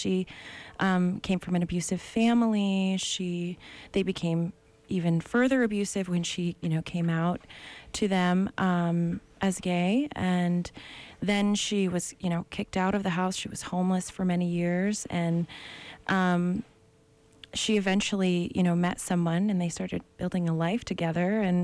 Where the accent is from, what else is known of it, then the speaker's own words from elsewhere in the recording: Ohio, United States; One is a girl from Ohio, which I am a girl from Ohio, so that worked out well.